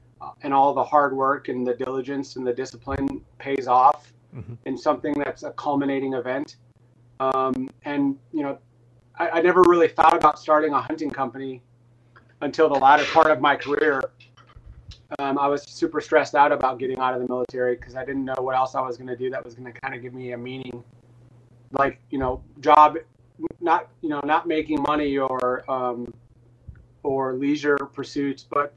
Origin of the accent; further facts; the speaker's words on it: North Dakota, United States; And I was raised in the Midwest, North Dakota.